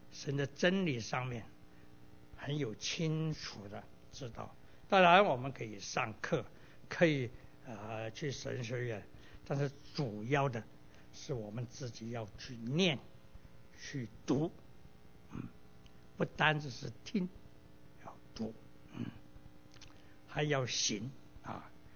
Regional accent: China; now in United States; 我是中国人，在中国长大，我自然就行事为人就以人中国的味道啊

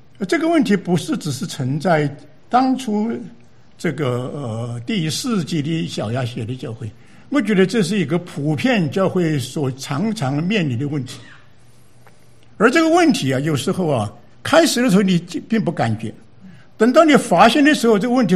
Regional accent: China; 这个我们中国人说是啊，这个树死留皮

